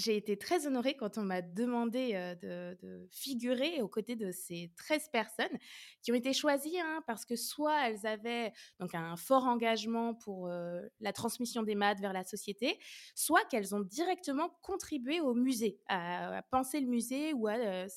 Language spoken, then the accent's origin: French; Orléans, Centre-Val de Loire, France; Moi, je suis originaire d'Orléans.